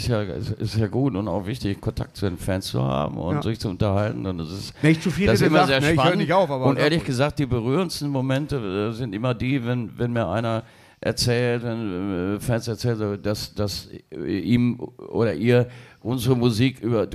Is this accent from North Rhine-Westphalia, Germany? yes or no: yes; Hagen, North Rhine-Westphalia, Germany; Stadtteilfest in Weringhausen, bei uns zu Hause in Hagen